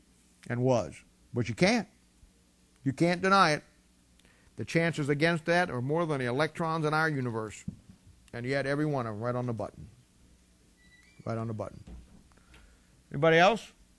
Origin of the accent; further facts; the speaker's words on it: England, United Kingdom; Now, I'm a Gentile. I'm English. English, Scottish. English, Scot. I'm English.